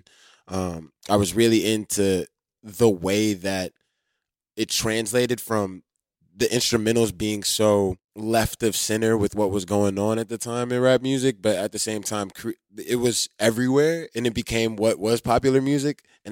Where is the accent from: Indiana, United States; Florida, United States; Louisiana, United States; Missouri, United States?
Louisiana, United States; New Orleans; you know, I'm from New Orleans